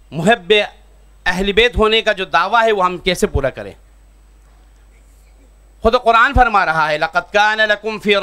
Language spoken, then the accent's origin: Urdu; Skardu, Gilgit-Baltistan, Pakistan; اسکردو سے تعلق ہے میرا،